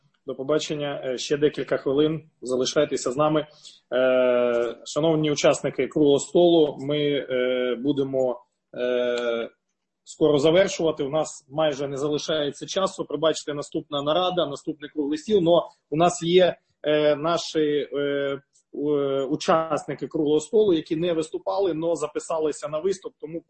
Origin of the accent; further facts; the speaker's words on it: Luhansk Oblast, Ukraine; Ще хвилинка записувалася також з моєї рідної Луганщини.